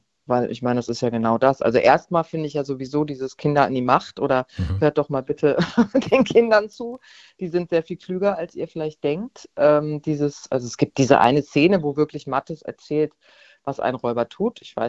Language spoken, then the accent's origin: German; Hesse, Germany; ich bin doch also kein Stadtmensch, aber ich bin jetzt auch nicht im Wald groß geworden, in der Nähe von Frankfurt